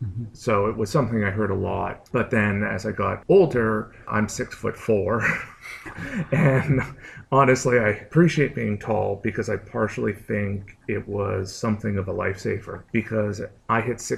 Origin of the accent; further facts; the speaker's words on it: Boston, Massachusetts, United States; So my personal history, I grew up on the South Shore of Boston.